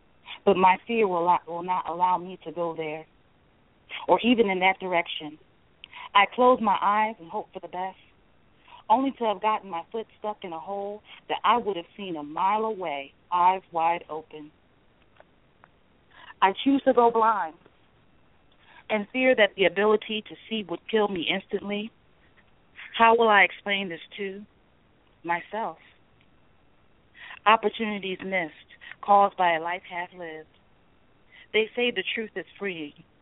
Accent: Philadelphia, Pennsylvania, United States; also born or lived in New York City; I grew up in Philadelphia, and then I went to school in New York, and I consider all of that a part of my formative years

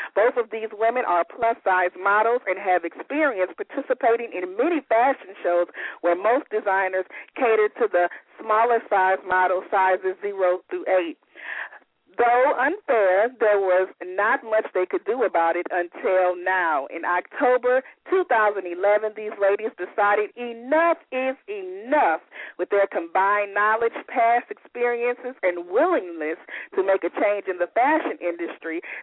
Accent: the South, United States; Okay. Well, I'm used to hot. I'm from the South, so that's okay.

